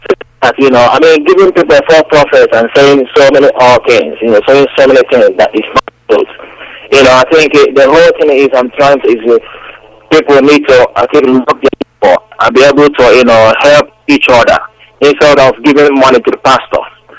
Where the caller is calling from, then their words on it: United Kingdom; I'm calling from United Kingdom.